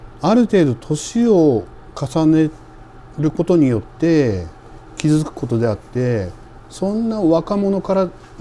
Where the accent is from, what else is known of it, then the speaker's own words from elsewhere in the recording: Hokkaido, Japan; アイヌというか、いろんな文化がちょっとずつ合わさってできたっていうのがここのアイヌコタンで、そこで僕は生まれ育ちました。